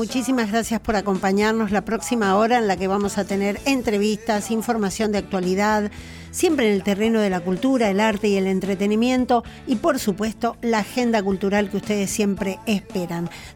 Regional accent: Argentina; nosotros decimos somos argentinos.

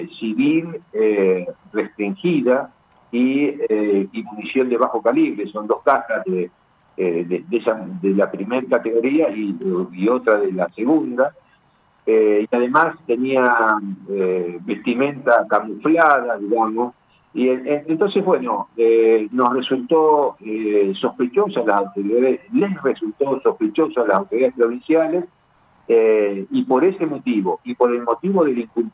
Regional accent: Argentina; Somos un país, Argentina, hecho con el concurso muy importante de muchos migrantes.

